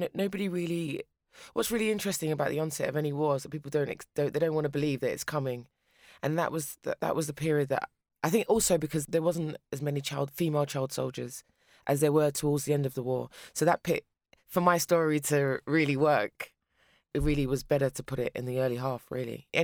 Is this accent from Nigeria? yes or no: yes; Nigeria; I mean, Liberia, and I'm from Nigeria